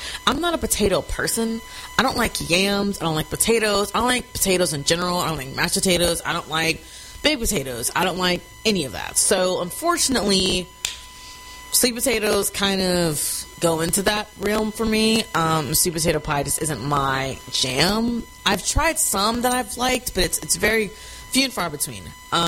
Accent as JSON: {"language": "English", "town": "Houston", "region": "Texas", "country": "United States", "tie": "born or raised there", "said": "I grew up in Southeast Texas, Houston, like an hour from the coast. So very warm."}